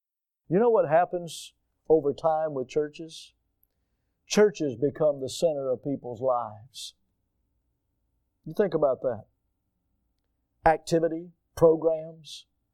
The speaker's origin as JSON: {"language": "English", "country": "United States", "said": "Now, I'm an American."}